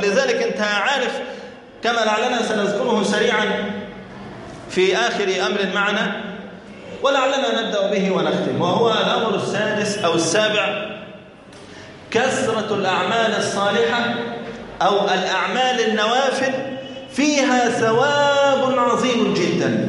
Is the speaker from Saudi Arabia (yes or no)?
no; Egypt; انت دلوقتي مثلا عندنا في مصر صحراء من كل مكان